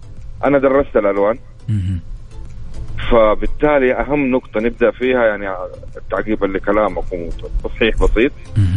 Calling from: Mecca, Makkah Province, Saudi Arabia

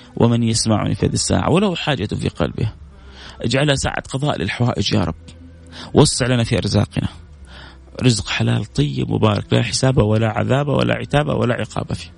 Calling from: Jeddah, Makkah Province, Saudi Arabia

